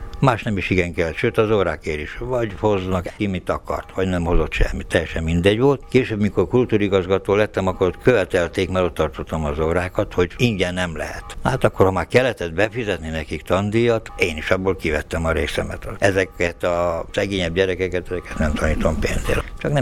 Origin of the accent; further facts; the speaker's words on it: Pâncota, Arad County, Romania; Pankotai születésű vagyok. Az iskoláimat ott végeztem 7 elemit.